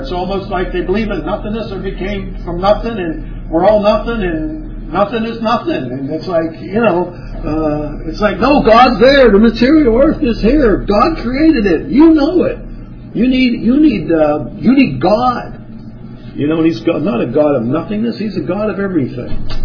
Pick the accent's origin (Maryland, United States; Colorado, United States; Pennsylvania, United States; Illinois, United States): Pennsylvania, United States; Pittsburgh; Okay, turn to Luke 16. I'm from Pittsburgh. Greetings from the saints in Pittsburgh